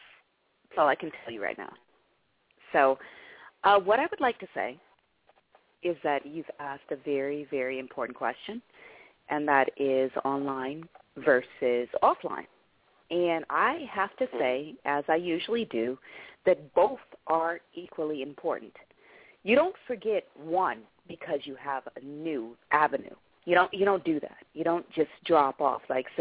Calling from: United States; Right now I'm calling from a land in the U.S.

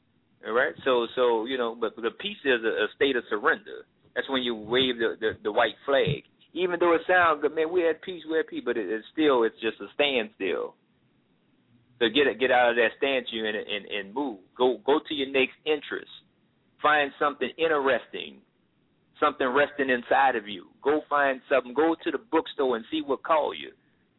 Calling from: Columbus, Ohio, United States; I'm calling from Columbus.

